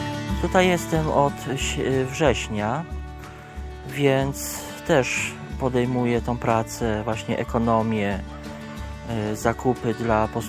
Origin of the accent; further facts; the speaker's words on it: Rdzawka, Lesser Poland, Poland; pochodzę z okolic Rabki, z niewielkiej miejscowości Rdzawka.